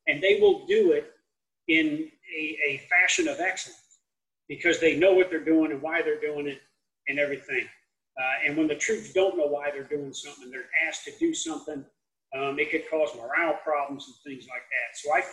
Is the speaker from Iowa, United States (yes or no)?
yes; Davenport, Iowa, United States; I remember when I joined as an E1 out of Davenport, Iowa, my hometown, and my first duty station was Fort Bliss, Texas.